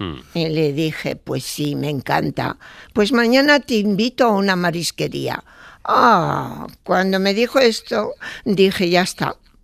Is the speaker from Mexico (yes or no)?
no; Casablanca, Casablanca-Settat, Morocco; also born or lived in Larache; yo nací en Larache, que es protectorado español, pero en el 49 mi padre le pide a su hermana, que vivía en Casablanca, que le buscase un trabajo para poder cruzar a la frontera francesa.